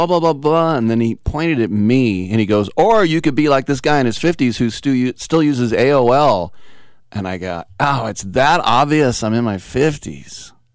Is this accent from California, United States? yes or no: yes; Oakland, California, United States; I'm from Oakland, right?